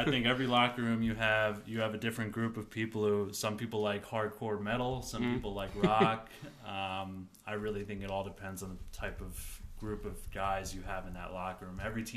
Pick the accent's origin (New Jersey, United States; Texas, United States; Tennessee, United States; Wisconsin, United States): New Jersey, United States; Boonton Township; born there; I was born in New Jersey, Boone Township, in the northern part, Morris County. I went to DePaul Catholic High School.